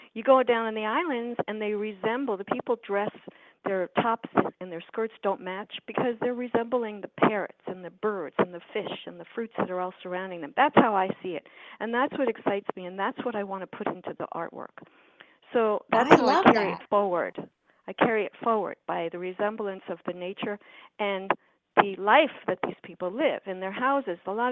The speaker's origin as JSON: {"language": "English", "town": "Manhattan", "region": "New York", "country": "United States", "tie": "born or raised there", "said": "because I grew up in Manhattan. I grew up in a concrete jungle."}